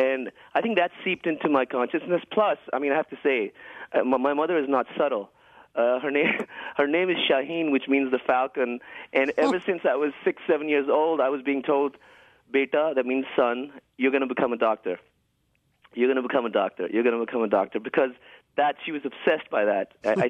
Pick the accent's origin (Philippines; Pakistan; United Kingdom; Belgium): Pakistan; Lahore, Punjab; now in New York, United States; I grew up in Pakistan, in Lahore, at a time when music, poetry, dance, culture was celebrated. And then when my folks moved to New York, I was away for about 6 years.